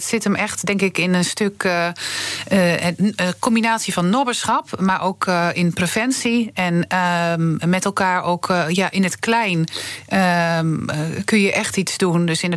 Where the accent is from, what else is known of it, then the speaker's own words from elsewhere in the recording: Overijssel, Netherlands; ik kom uit Twente.